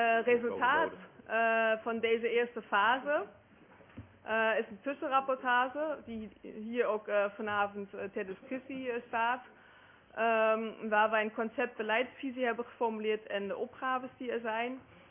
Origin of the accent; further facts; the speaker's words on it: Germany; accent: German; Dutch is a second language; U hoort mijn Duits accent.